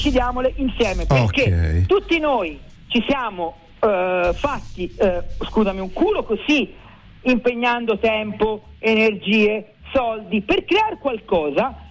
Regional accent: Florence, Tuscany, Italy; Noi siamo fiorentini

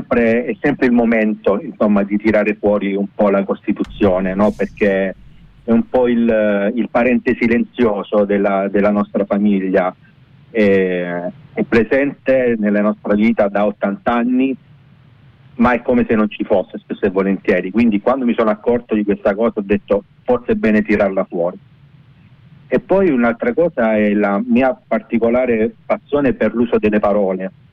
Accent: Apulia, Italy; Una di queste è il greco che si parla in Salento, io sono salentino di origine.

